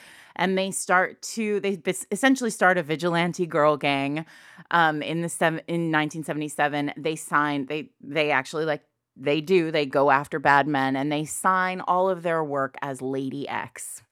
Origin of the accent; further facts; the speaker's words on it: Rhode Island, United States; Yeah, when I was a kid, I grew up in Rhode Island, but my parents had this very cute little house in Ashland, New Hampshire